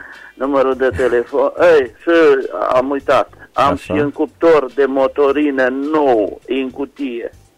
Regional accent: Bocșa, Caraș-Severin, Romania; Domnul meu, sunt de la Bocșa

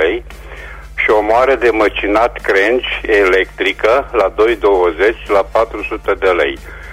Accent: Reșița, Caraș-Severin, Romania; sunt din Reșița și revin și eu cu următoarele anunțuri.

